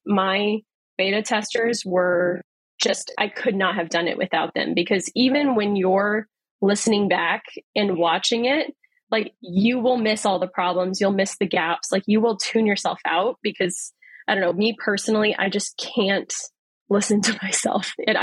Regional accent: Texas, United States; now in Boston, United States; I was from Texas and I stopped saying y'all when I moved to Boston.

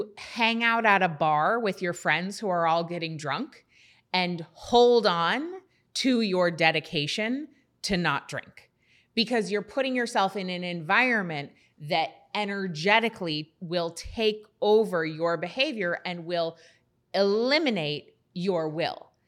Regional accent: New England, United States; I come from New England, where we don't like celebrate standing out.

